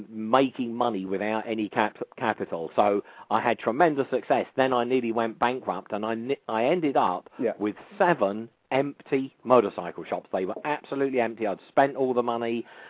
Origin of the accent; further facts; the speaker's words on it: London, United Kingdom; Obviously, I'm from South London.